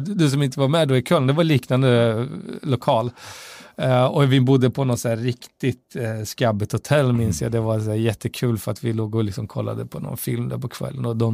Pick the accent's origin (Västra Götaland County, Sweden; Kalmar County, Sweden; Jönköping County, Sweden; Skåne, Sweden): Västra Götaland County, Sweden; några jag kände ifrån Falköping, som också är en grannkommun därifrån Västra Götaland där jag kommer ifrån.